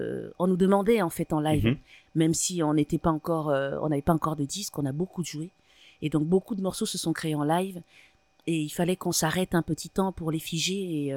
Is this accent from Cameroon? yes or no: yes; Cameroon; Alors, comme je disais tout à l'heure, j'ai grandi au Cameroun.